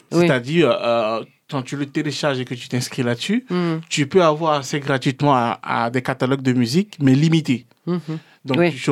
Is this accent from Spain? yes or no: no; Benin; now in France; je suis ici d'un pays d'Afrique, je suis venu du Bénin, j'ai fait la moitié de ma scolarité là-bas